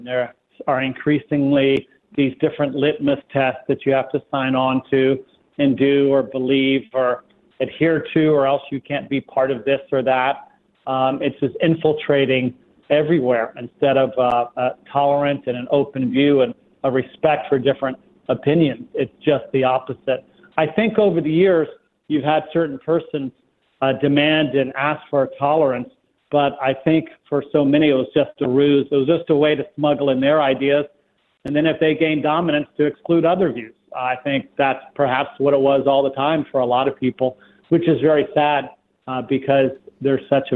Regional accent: Houston, Texas, United States; now in New York City, United States; And by the way, I live in New York City, but I grew up in Houston, so I love Houston.

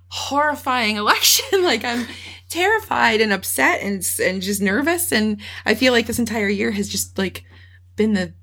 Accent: Georgia, United States; I guess I would just be like, why are you here when I'm from Georgia?

